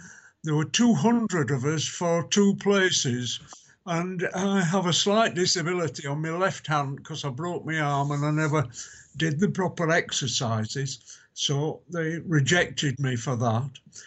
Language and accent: English; Bradford, Yorkshire and the Humber, United Kingdom; I was born in Bradford and I still live in Bradford in West Yorkshire